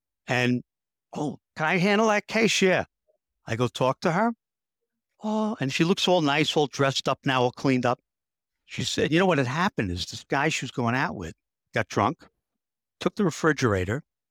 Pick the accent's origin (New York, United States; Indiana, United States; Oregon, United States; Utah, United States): New York, United States; New York City; And I grew up in the North Bronx, right? I think I'm street smart.